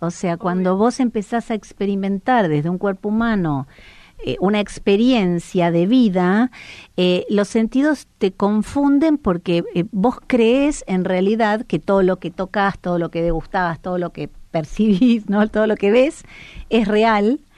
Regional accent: Argentina; soy argentina, soy, no sé, traductora

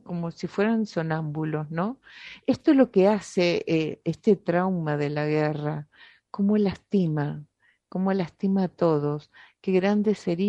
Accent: Argentina; eso forma parte de nuestra memoria colectiva, de nuestra historia como pueblo argentino

